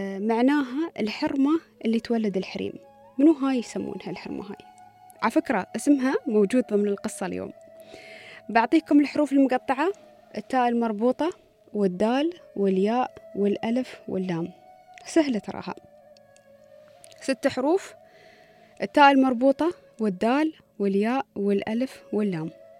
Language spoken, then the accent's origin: Arabic; United Arab Emirates